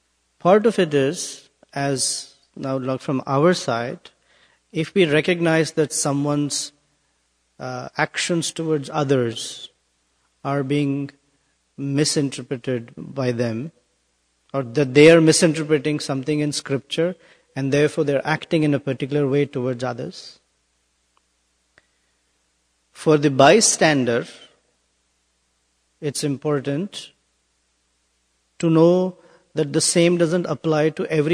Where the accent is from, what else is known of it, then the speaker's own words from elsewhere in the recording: India; See, I'm from India.